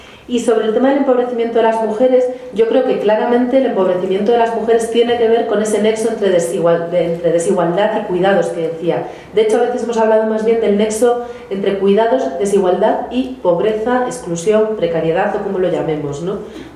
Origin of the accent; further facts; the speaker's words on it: Basque Country, Spain; de donde yo vengo, en una zona en Euskadi, han puesto en marcha